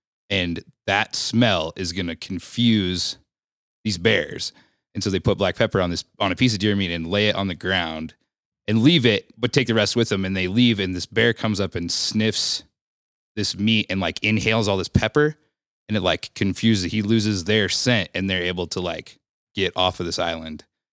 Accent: Montana, United States; And I grew up in Montana.

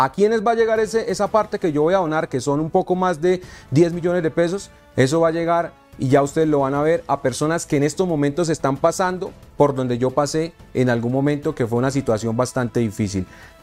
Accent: Bucaramanga, Santander, Colombia; born there; yo nací en Bucaramanga, Santander, Colombia, en una invasión. Allí mis padres construyeron un ranchito de madera y techo de zinc.

